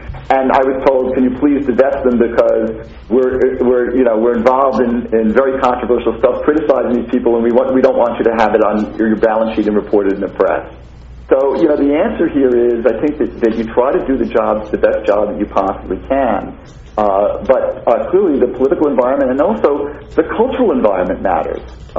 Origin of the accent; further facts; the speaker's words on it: New York, United States; I am a New Yorker, but luckily I'm an academic